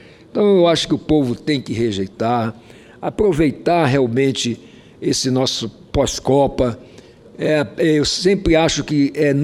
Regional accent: Roraima, Brazil; Por exemplo, lá no meu estado, há uma perseguição, realmente uma coação dos funcionários públicos, tanto os concursados quanto os comissionados. E se você somar aí, por exemplo, esses funcionários públicos, são a grande maioria de todas as famílias de Roraima tem alguém que é funcionário público.

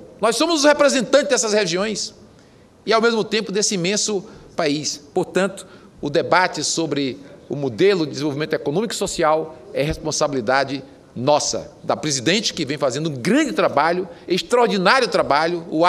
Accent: Ceará, Brazil; lá no meu estado, no Ceará.

